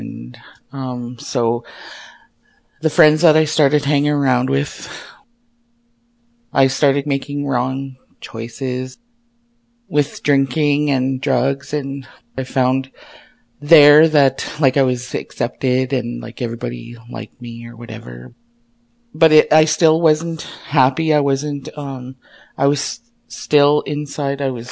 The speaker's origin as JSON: {"language": "English", "town": "Kikino", "region": "Alberta", "country": "Canada", "tie": "born or raised there", "said": "Kikino Métis settlement in northern Alberta. I grew up in Kikino. I lived here all my life."}